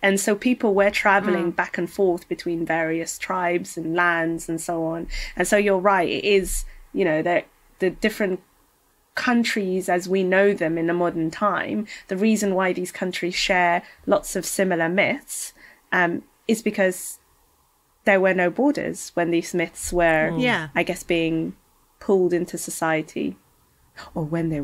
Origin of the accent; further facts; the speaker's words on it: Somalia; moved away; because I moved to Europe when I was younger. I'm from Somalia, and which is in East Africa, for those who don't know.